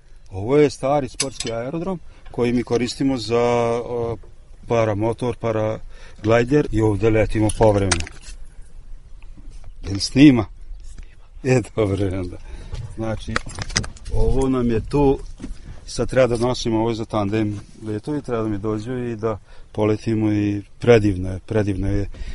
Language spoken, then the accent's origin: Serbian; Subotica, Vojvodina, Serbia; born or raised there